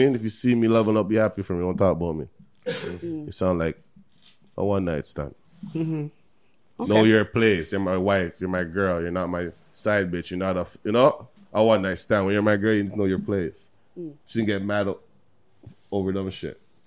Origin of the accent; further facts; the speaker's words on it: Toronto, Ontario, Canada; born there; I'm a Canadian. … I was born in Canada, Toronto. My dad is Ghanaian.